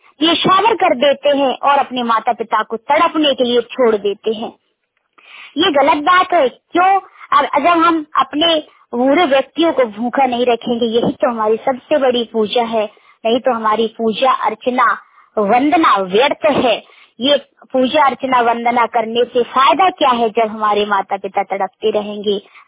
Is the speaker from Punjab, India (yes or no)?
no; Uttar Pradesh, India; now in Gwalior, India; मैं तो वैसे उत्तर प्रदेश की निवासी हूँ, लेकिन मैं ग्वालियर में काफी दिन से रह रही हूँ, घोसपुरा नंबर एक में रहती हूँ।